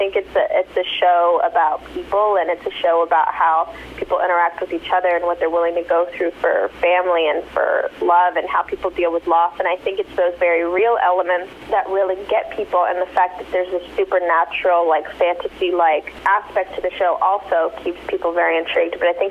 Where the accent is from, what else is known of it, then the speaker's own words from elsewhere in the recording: Los Angeles, California, United States; now in Atlanta, United States; Los Angeles.